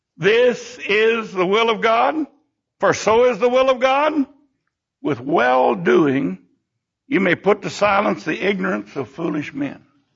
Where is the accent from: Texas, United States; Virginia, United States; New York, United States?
Texas, United States; born there